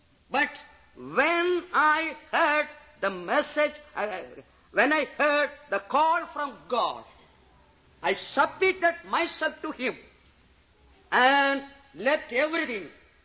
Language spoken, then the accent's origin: English; India; I am coming from India.